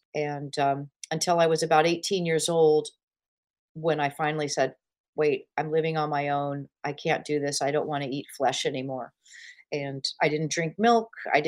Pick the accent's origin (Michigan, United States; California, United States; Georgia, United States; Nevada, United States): Nevada, United States; Las Vegas; I grew up in Las Vegas. My dad managed bands there.